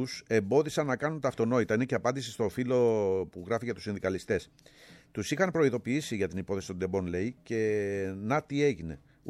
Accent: Chalandri, Attica, Greece; also born or lived in Piraeus; Γεννήθηκα στον Πειραιά και μεγάλωσα και πήγα σχολείο στο Χαλάνδρη.

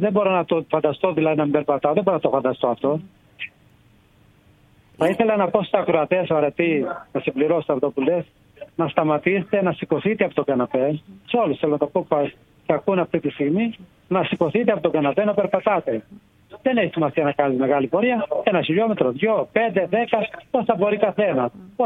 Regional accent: Crete, Greece; πήγα από το χωριό μου που γεννήθηκε

